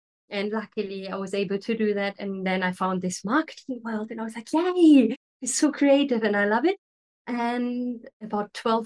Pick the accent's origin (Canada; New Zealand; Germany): Germany; Berlin; moved away; I was born and bred in Berlin in Germany, which is obviously a big city, and that's good.